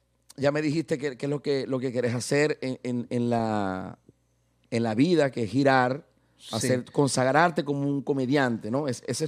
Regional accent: Maracaibo, Zulia, Venezuela; de Maracaibo, Zulia, Venezuela.

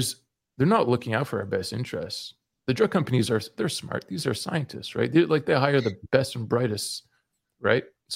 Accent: Canada; I'm Canadian, so we had it last week, right?

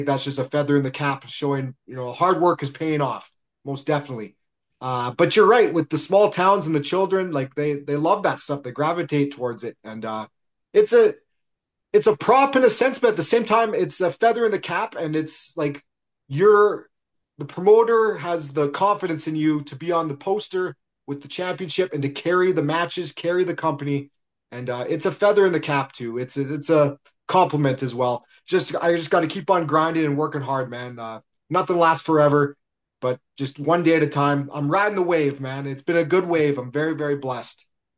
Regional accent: Regina, Saskatchewan, Canada; My hometown.

